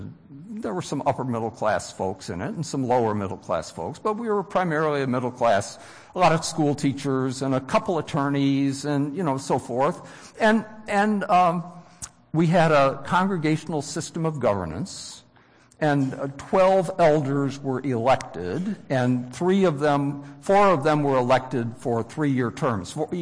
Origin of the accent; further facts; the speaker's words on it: Wheaton, Illinois, United States; I grew up in Wheaton, Illinois, and in my home church was a very, very fine man that had 11 children.